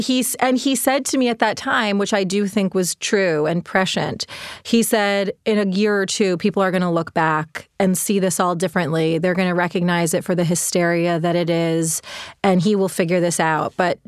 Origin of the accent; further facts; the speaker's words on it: Rochester, New York, United States; born there; No, I was born in Rochester.